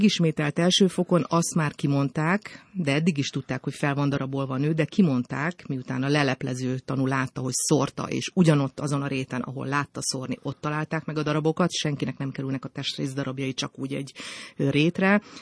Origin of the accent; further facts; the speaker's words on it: Budapest, Hungary; miután én budapesti vagyok